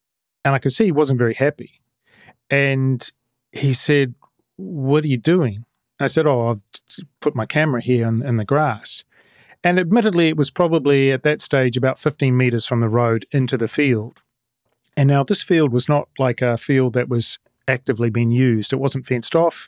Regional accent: Bonn, North Rhine-Westphalia, Germany; Oh, because they could see that I was from Bonn and I actually captured them going around.

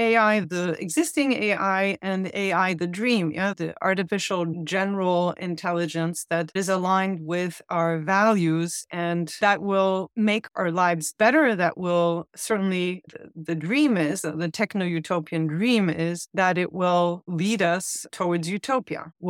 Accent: Poland; moved away as an adult; also born or lived in United States; So I grew up in Poland in the 80s and the very early 90s. I left when I was 19. And I also spent a couple of years in the States.

